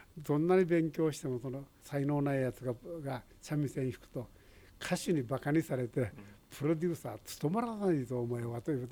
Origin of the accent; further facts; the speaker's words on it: Naha, Okinawa, Japan; born there; うちは那覇で生まれて、もう5歳の時には基づいてたんですが